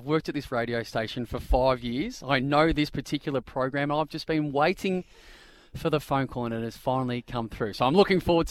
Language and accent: English; Victoria, Australia; also born or lived in Kew; Mum and Dad are still based out of Bendigo, even though they are from Kew. And I was born in Kew. My old man was and still is in agriculture, hence why we moved to the country. And it was a brilliant place to grow up.